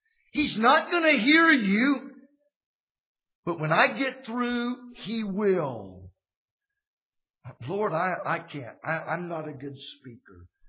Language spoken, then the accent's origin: English; Tennessee, United States; growing up in Tennessee, we were so poor, we didn't even know we were poor. Just a bunch of uneducated hillbillies, hicks.